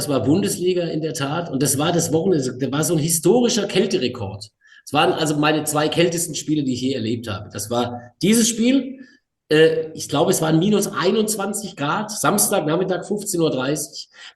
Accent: Pforzheim, Baden-Württemberg, Germany; in meiner Heimatstadt in Pforzheim, in der Aufstiegsrelegation

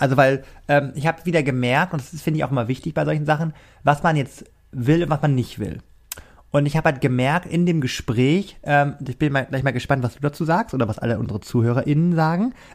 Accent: Rostock, Mecklenburg-Vorpommern, Germany; da date ich extra in Hamburg als Rostocker

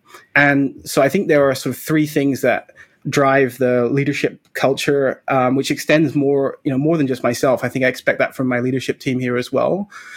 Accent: Scotland, United Kingdom; I was raised in Scotland by my mother, who's raising us as a single parent.

